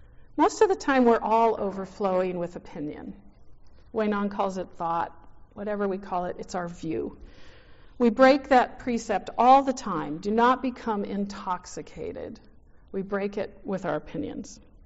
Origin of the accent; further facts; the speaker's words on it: United States; But they say, where are you from? And we say, USA.